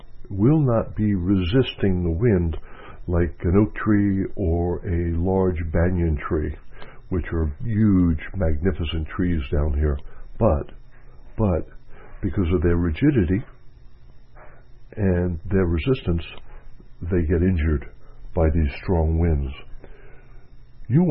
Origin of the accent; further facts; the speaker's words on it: Northeast, United States; I grew up in the Northeast, where oak trees were normal and there were no palm trees.